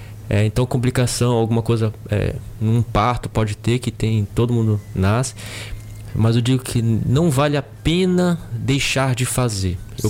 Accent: Amapá, Brazil; Sou amapaense.

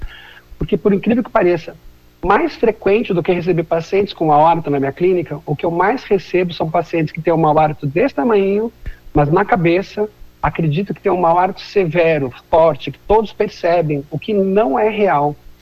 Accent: Campinas, São Paulo, Brazil; eu sou de Campinas, embora eu tenha clínica em São Paulo

